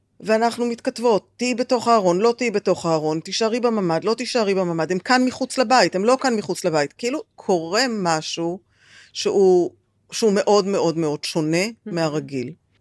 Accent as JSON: {"language": "Hebrew", "town": "Petah Tikva", "region": "Central District", "country": "Israel", "said": "אני לא מכפר עזה, אני מפתח תקווה במקור."}